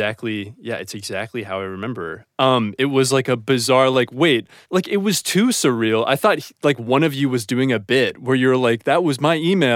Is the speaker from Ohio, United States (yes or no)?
yes; Ohio, United States; now in Los Angeles, United States; I live in Los Angeles. I'm from Ohio.